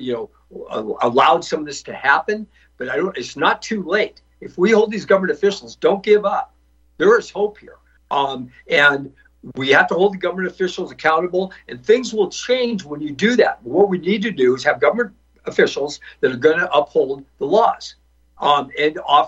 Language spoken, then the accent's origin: English; Portland, Oregon, United States; I grew up in Portland. People in Oregon is absolutely gorgeous. And Portland used to be absolutely gorgeous.